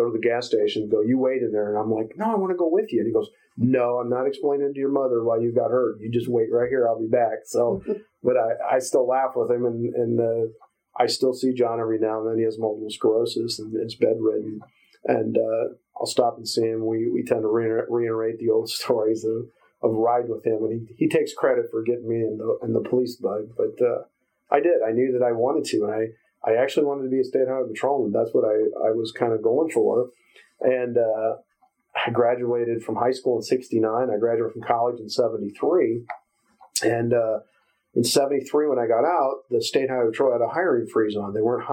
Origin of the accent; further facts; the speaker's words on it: Norwalk, Ohio, United States; I was born and raised in Norwalk.